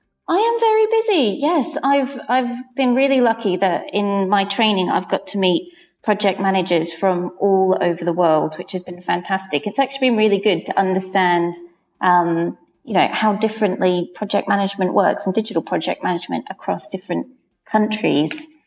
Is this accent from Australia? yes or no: yes; Australia; now in United Kingdom; I'm Australian myself. And I've lived in the UK for 7 odd years now.